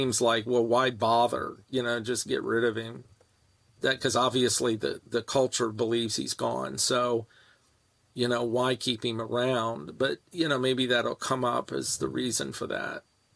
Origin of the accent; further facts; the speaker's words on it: Virginia, United States; I mean, I grew up in Virginia country, and I did have an NRA card at one point.